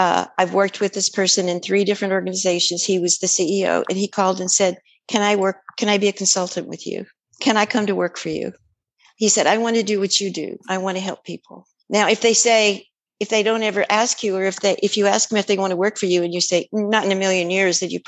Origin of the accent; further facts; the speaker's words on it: New Mexico, United States; I'm a country girl. I come from New Mexico.